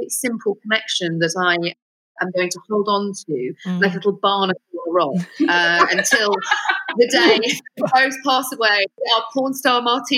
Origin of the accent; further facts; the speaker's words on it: Netherlands; and I'm from Holland, and in Holland, they're so direct.